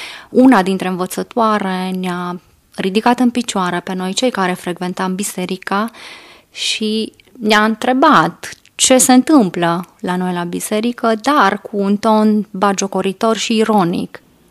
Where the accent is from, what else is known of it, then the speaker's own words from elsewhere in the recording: Vršac, Vojvodina, Serbia; now in Romania; De origine sunt din Vârșeț, Serbia.